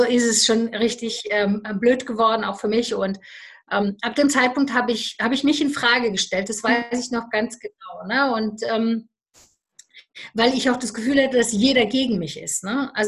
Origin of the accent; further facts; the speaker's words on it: Romania; ich bin ja in Rumänien groß geworden.